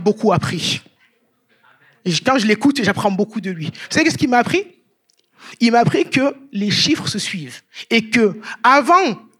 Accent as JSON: {"language": "French", "town": "Marseille", "region": "Provence-Alpes-Côte d'Azur", "country": "France", "tie": "born or raised there", "said": "moi, je suis Marseillais. Né à Marseille. Élevé dans le berceau marseillais. J'ai grandi dans le vélodrome."}